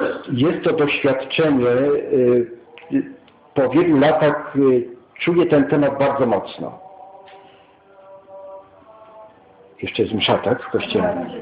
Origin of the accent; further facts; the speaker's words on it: Kamesznica, Silesian Voivodeship, Poland; born there; ja się urodziłem w Kamysznicy, za Milówką, tam gdzie jest taki znany z Podhala ksiądz Zozel.